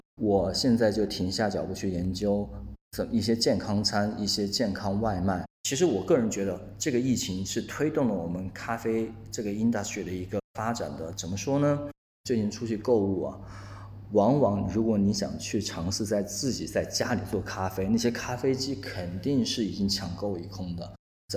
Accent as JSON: {"language": "Chinese", "town": "Wuhan", "region": "Hubei", "country": "China", "lives_now": "Melbourne, Australia", "said": "我自己而言呢，我来自湖北武汉，大家可能听到我来自武汉会有点怕怕的，但是啊，请大家先别用担心，我差不多应该有4年左右已经没有回去了。"}